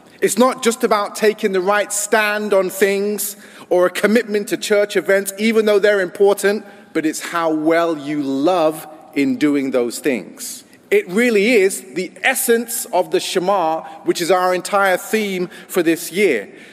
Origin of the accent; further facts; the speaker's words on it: United States; now in London, United Kingdom; even though I don't sound like it, I am American.